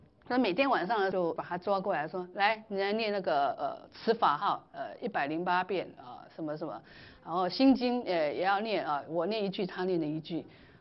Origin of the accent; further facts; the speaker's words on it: Taiwan; 我说那这是我们台湾人都是就是这样子被教导啊